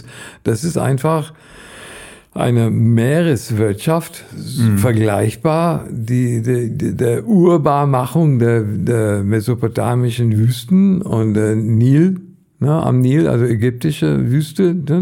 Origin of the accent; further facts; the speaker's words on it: India; In diese Teil Indiens, wo ich aufgewachsen bin. Das ist eine Gegend, die ist etwas westlich von Nepal.